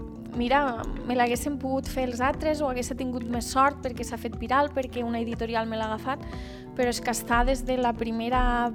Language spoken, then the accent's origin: Catalan; Deltebre, Catalonia, Spain; anar a Deltebre, al meu poble